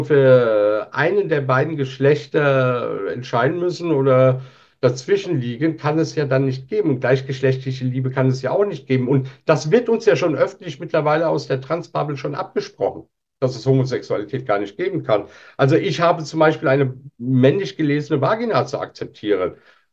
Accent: Turkey; Dann würde ich als Türke sagen, das ist dein Recht.

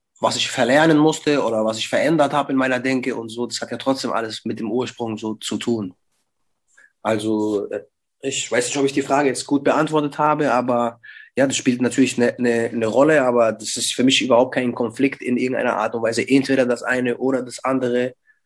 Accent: Bavaria, Germany; Sowohl den Bayern als auch den Franken. Aber ja, klar, also das ist meine Heimat, das hat mich geprägt.

